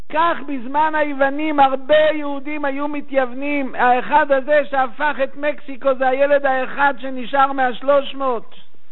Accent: Tel Aviv, Tel Aviv District, Israel; אנחנו גדלנו בתל אביב בגיל שנתיים עד 19

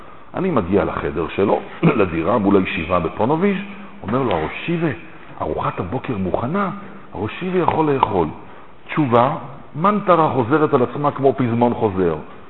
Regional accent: Petah Tikva, Central District, Israel; born there; נולדתי בפתח תקווה

